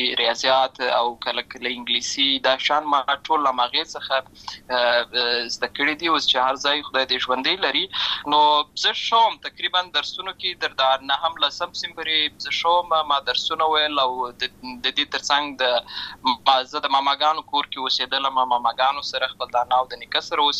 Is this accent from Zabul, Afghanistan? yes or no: no; Lashkar Gah, Helmand, Afghanistan; also born or lived in Uruzgan; زه په اصل کې د اوروزګان ولایت یم، اما زه په هلمند ولایت لشکرګاه کې پیدا شوی یم، امالته لوی شوی یم، امالته مې ښوونځی لسته ده، امالته مې ټول ژوند مې له هماغه ځای څخه پیل شوی دی، خو په اصل کې زه د اوروزګان ولایت څخه.